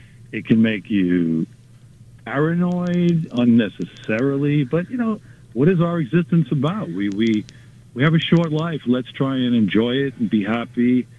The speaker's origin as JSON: {"language": "English", "region": "New York", "country": "United States", "tie": "born or raised there", "said": "I have family in Europe, and I'm American, born and raised here in the New York vicinity."}